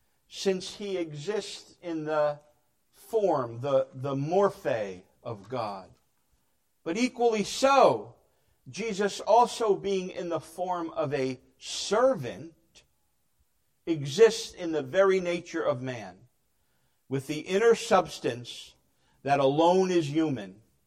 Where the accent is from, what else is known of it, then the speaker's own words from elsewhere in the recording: New Jersey, United States; accent: Jersey; It's my Jersey accent. It's I can't even say human. You know what I mean. I drop the H, okay? We drop letters in New Jersey a lot.